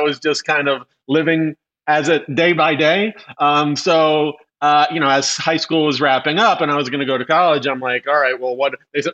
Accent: New York, United States; But so I'm from the East Coast, New York.

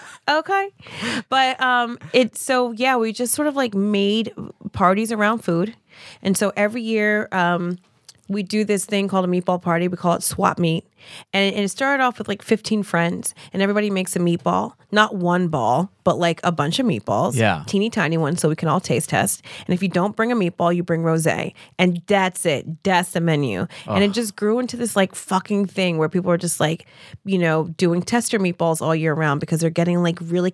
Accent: New Jersey, United States; I'm from Jersey.

